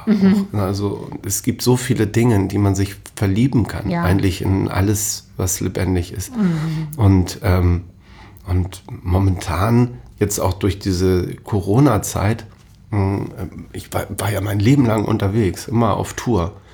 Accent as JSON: {"language": "German", "region": "Hamburg", "country": "Germany", "tie": "born there", "said": "1970, bin hier in Hamburg im Marienkrankenhaus geboren, also tatsächlich ein gebürtiger Hamburger"}